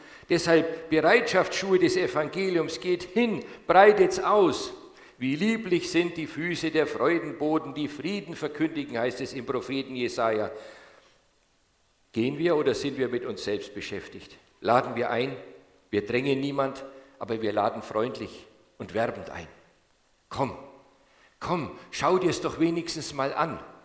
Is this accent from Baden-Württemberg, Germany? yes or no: no; Nuremberg, Bavaria, Germany; Ich bin in der Nürnberger Südstadt groß geworden.